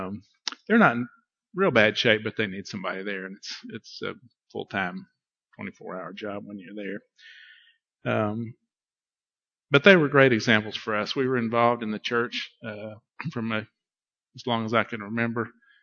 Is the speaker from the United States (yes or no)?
yes; Marble Falls, Texas, United States; I have a brother and two sisters, we grew up there in Marble Falls.